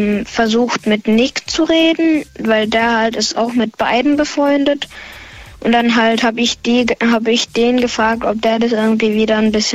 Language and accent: German; Pforzheim, Baden-Württemberg, Germany; Aus Pforzheim.